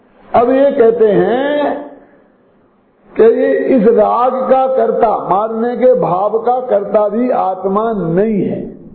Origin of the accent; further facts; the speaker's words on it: Lalitpur, Uttar Pradesh, India; आप उन्हें मानने हमारे गांव में, हमारे देश में, ललितपुर में, हम उदयपुर में थे